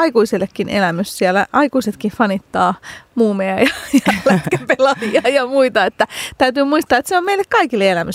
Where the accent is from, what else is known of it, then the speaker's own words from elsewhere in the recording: Helsinki, Uusimaa, Finland; Töölön kisahallilla. Lempipaikkoja, niin olen siitä vierestä kotoisin.